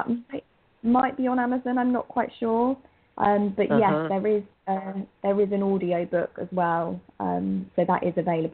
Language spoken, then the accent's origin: English; United Kingdom; I'm not from America. I'm from the UK.